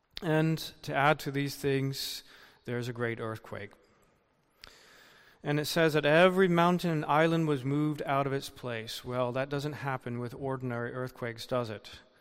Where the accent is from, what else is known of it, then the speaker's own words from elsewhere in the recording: Tampa, Florida, United States; I remember myself that as a young man growing up in Tampa, there were many Christian churches